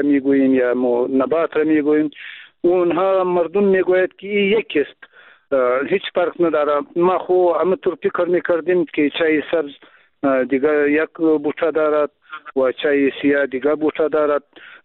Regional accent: Afghanistan; first language Pashto; Persian is a second language; البته اگر چی ما هم همو زبان مادری ما پشتو است، بعضم بادری چند گفته میتانیم کم کم، اگر اشکال داشته باشد باید معذرت ما را بپذیرین.

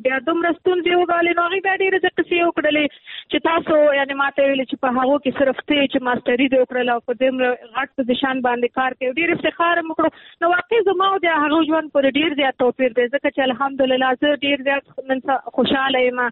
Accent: Nangarhar, Afghanistan; چونکه ما مخکې کابل کې کار کوو، بیا ما خپل اساسي هدف چونکه زه د ننګرهار یم، ما ویلې نور کابل بس دی، نور زه غواړم خپل د ننګرهار د خویندو لپاره کار وکړم.

